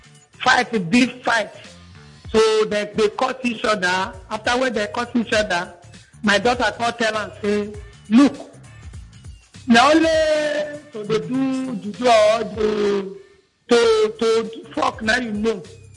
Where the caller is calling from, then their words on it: Benin; I'm from Benin.